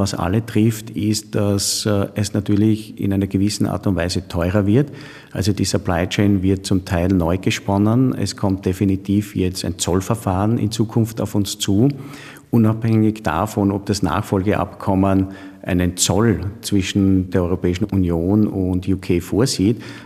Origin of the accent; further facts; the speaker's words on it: Styria, Austria; es gilt auch, dass wir als Österreicher, als Steirer nicht vom Brexit profitieren